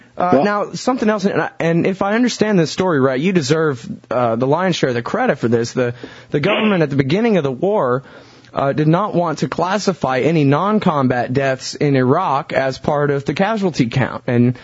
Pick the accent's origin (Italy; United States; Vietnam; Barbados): United States; Austin, Texas; the first city on your list that you compare the number of deaths to is my hometown of Austin, Texas.